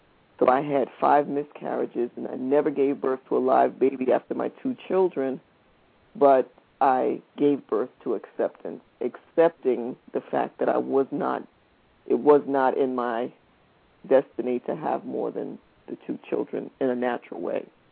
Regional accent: New York City, New York, United States; I grew up in New York City, which is the fashion capital of the world from my perspective.

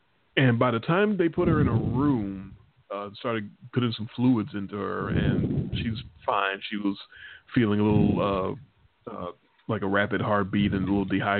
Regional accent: Chicago, Illinois, United States; my boss knows that I'm from Chicago and I'm a Bears fan.

